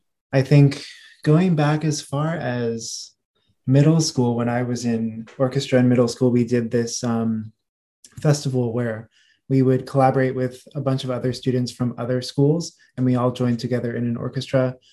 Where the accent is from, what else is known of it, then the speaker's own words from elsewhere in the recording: Pennsylvania, United States; I'm from Pennsylvania. So we had PMEA, the district, regional, all-state choirs and orchestras.